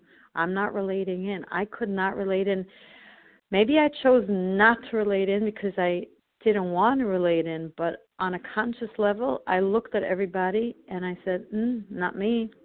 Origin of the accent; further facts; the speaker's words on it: New York, United States; I'm from New York, Eastern Standard Time.